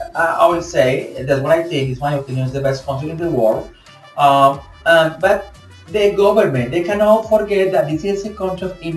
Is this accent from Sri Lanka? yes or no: no; Colombia; now in United States; I came from Colombia, other people came from Mexico, other people came from France.